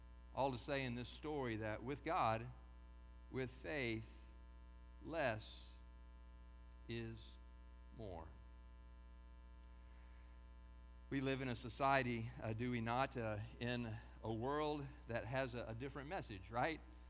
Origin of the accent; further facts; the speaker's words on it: Texas, United States; I mean, here, and I'm a Texan, you know, all down to the core, but we in our Lone Star State